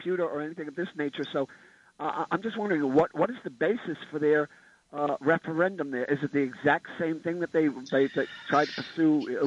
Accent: Staten Island, New York, United States; I'm from Staten Island.

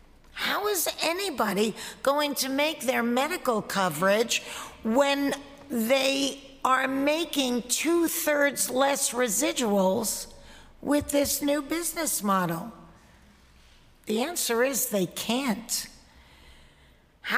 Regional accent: Flushing, New York, United States; I am a New Yorker born and raised. As a kid back in Flushing, Queens, I always dreamt of becoming a professional actor

